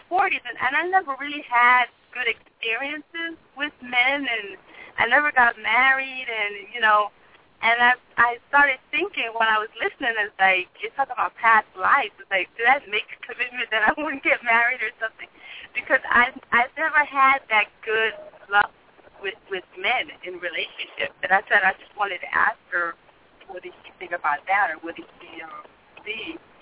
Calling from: New Jersey, United States; I'm calling from New Jersey.

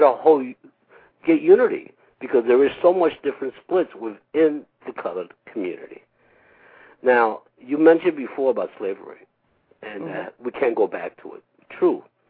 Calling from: Philadelphia, Pennsylvania, United States; I'm calling from Philadelphia.

